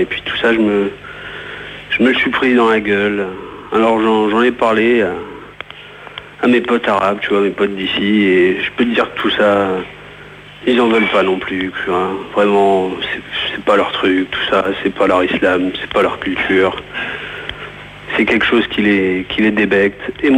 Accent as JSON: {"language": "French", "town": "Marseille", "region": "Provence-Alpes-Côte d'Azur", "country": "France", "said": "Voilà, je suis Marseillais d'origine, on ne peut pas dire que je viens de Neuilly-sur-Seine."}